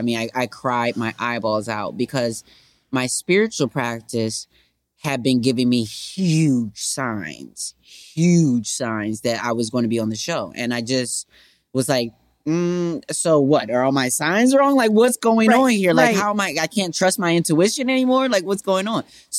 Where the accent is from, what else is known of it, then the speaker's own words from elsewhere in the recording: Racine, Wisconsin, United States; I grew up in Racine, Wisconsin, first of all. And which was just a hop, skip, and a jump from Milwaukee.